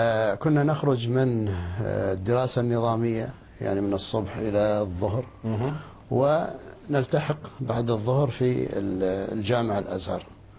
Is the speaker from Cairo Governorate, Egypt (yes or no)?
yes; Cairo, Cairo Governorate, Egypt; وبعدين انتقل عندنا في مصر القديمة في مسجد عمر بن العاص